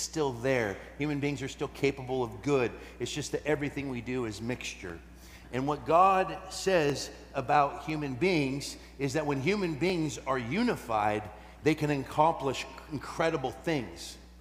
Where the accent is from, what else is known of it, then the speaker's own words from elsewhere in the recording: United States; I made the stupid choice of like, I'm an American, I'm going to Italy, I'm gonna get a big car.